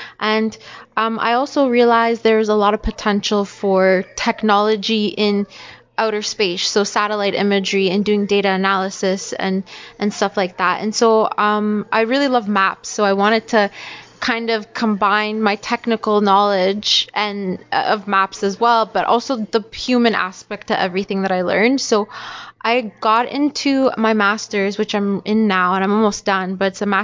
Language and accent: English; Canada; my background is Eritrean and Tigrayan, and I actually was born and raised in Canada, so, you know, I had a very Canadian experience my whole life